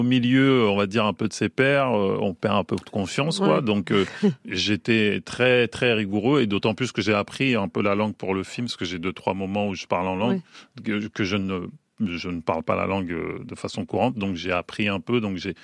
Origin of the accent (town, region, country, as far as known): France